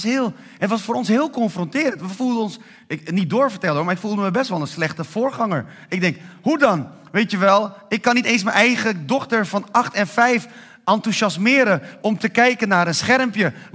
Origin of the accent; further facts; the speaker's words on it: Haarlem, North Holland, Netherlands; ik kom uit Haarlem.